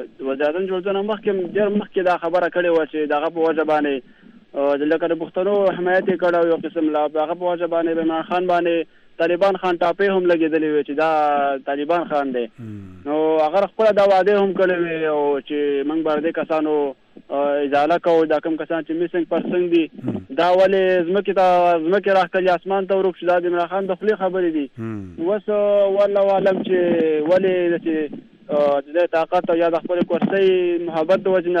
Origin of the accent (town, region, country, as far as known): Khyber Pakhtunkhwa, Pakistan; now in Saudi Arabia